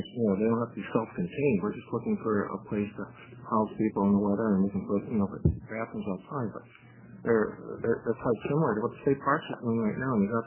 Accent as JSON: {"language": "English", "town": "Gold Beach", "region": "Oregon", "country": "United States", "said": "from Gold Beach."}